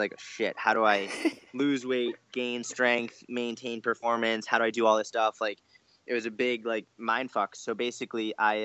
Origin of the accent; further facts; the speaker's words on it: Boston, Massachusetts, United States; And then from there, I'm originally from Boston. So I was in Boston for a little bit, and then I ended up moving to Israel for a little bit just because I love it there and I was able to work from my computer.